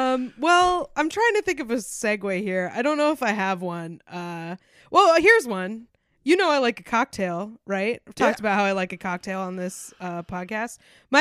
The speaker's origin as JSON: {"language": "English", "country": "United States", "tie": "born or raised there", "said": "For various reasons, I grew up near Maine."}